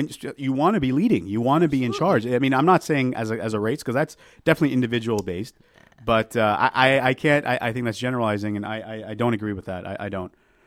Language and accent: English; United States; But again, my accent, my mannerisms, they match my fellow American.